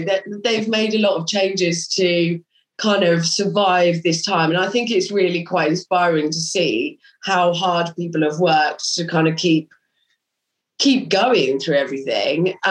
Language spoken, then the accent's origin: English; East of England, United Kingdom; also born or lived in Barcelona; Well, I'm from Norfolk originally, so they're not too far away from the sea